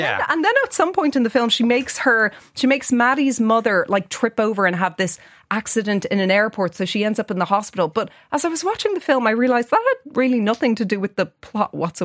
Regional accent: Ireland; you are very distracted by it as an Irish person.

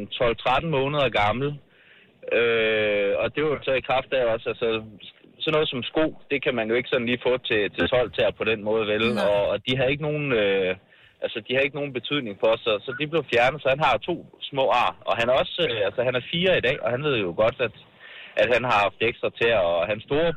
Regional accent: Ballerup, Capital Region of Denmark, Denmark; Jeg er fra Ballerup af, ja.

